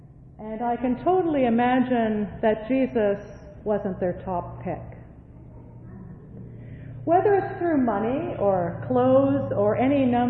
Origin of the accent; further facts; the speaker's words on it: Canada; The weather? We're Canadian, after all.